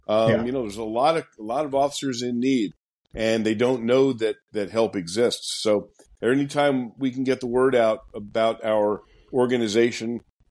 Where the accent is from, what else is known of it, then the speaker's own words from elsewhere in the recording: Princeton, New Jersey, United States; I did 10 years in the small town of Princeton, New Jersey, my hometown where I grew up and became a cop at the ripe old age of 19.